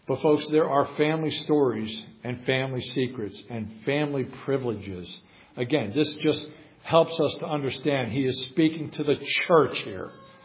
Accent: New Jersey, United States; Again, y'all are experienced. I'm from New Jersey. I'm saying y'all.

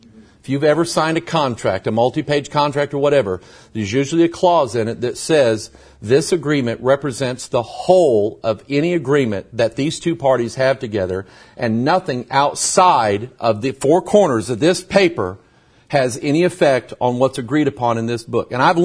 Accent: Pine Bluff, Arkansas, United States; born there; I didn't realize that if I just go to Arkansas, I'm automatically smart. I kid you, I was born in Pine Bluff.

